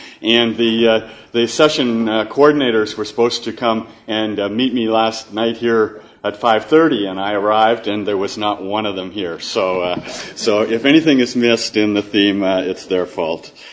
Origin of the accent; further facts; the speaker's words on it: Canada; I did have to introduce myself as a Canadian